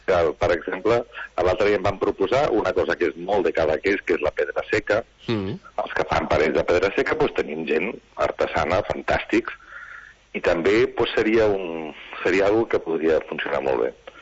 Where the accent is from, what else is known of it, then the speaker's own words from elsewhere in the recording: Barcelona, Catalonia, Spain; born there; encara que jo vaig néixer a Barcelona